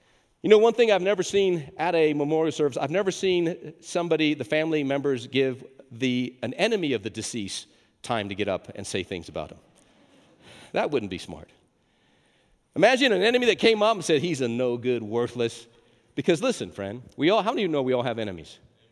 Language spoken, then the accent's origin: English; New Mexico, United States; now in Texas, United States; I was born and raised there, but thank God I'm a Christian by new birth and I'm a Texan by the grace of God. Hallelujah, right? New Mexico, by and large, is a hand-me-out state.